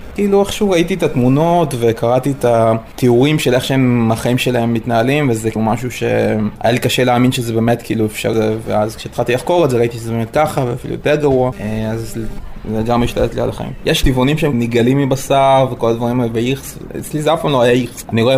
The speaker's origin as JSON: {"language": "Hebrew", "country": "Russia", "said": "אפילו את החלקים הכי מגעילים בתור רוסי, הייתי אוכל את המת הדבום"}